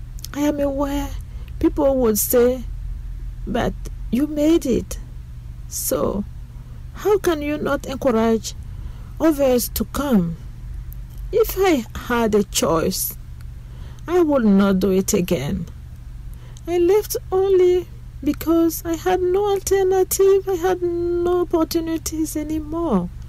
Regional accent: Cameroon; I am from Cameroon. I arrived only thanks to God.

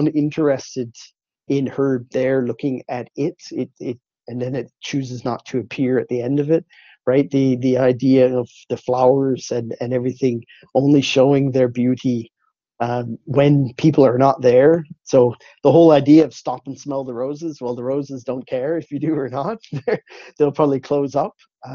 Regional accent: Newfoundland and Labrador, Canada; I actually did when I was younger growing up in Newfoundland.

